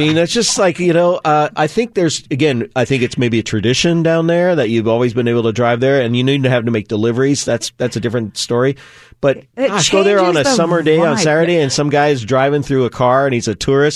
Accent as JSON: {"language": "English", "town": "Santa Barbara", "region": "California", "country": "United States", "tie": "born or raised there", "said": "I grew up in Santa Barbara. They took the main street in Santa Barbara, and again, it's California."}